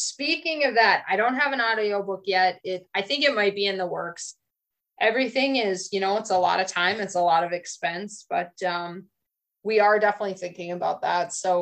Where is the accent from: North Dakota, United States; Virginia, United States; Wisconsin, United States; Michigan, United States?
North Dakota, United States; Bowman; There's one in my hometown of Bowman.